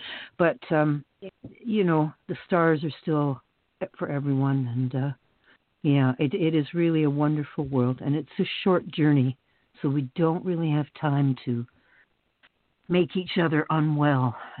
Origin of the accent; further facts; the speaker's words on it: Canada; I'm Canadian, so I'm like above, I'm north of the border of all this